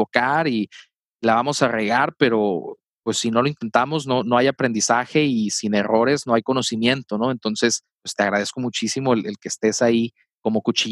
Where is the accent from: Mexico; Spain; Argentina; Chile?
Mexico; Hermosillo, Sonora; accent: northern Mexican; Yo soy de Hermosillo, Sonora. Curiosamente, los dos somos del norte, así que si de repente notan algo raro en el acento, pues es por eso, ¿no? Tiene mucho que ver con eso y como que este es hablar golpeado que tenemos a veces.